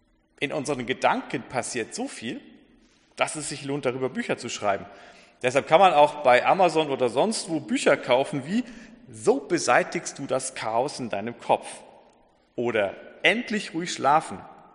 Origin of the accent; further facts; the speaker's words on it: Schleswig-Holstein, Germany; moved away as an adult; also born or lived in Lower Saxony / Bavaria; ihr vermutlich hören könnt an meinem nicht vorhandenen Dialekt, ich komme nicht aus Bayern. Ich bin gebürtiger Niedersachse, in Schleswig-Holstein aufgewachsen und mit 20 nach Bayern gekommen und dann dort geblieben zum Studium.